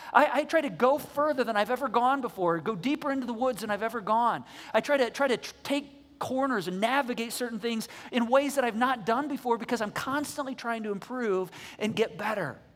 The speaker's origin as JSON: {"language": "English", "region": "Michigan", "country": "United States", "tie": "born or raised there", "said": "I grew up with snowmobiles in Michigan."}